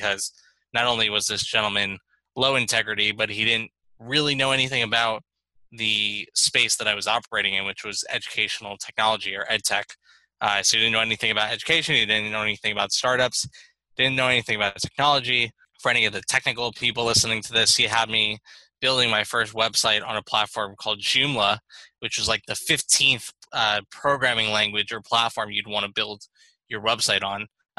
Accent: Florida, United States; So I grew up in South Florida in the United States, and started my first business at 15.

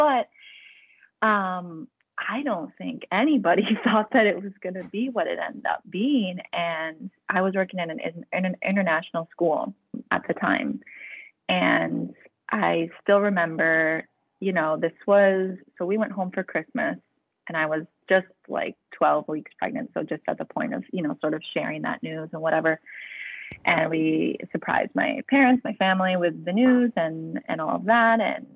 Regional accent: Wisconsin, United States; now in Spain; I'm originally from Wisconsin, and I studied Spanish at UW-Madison.

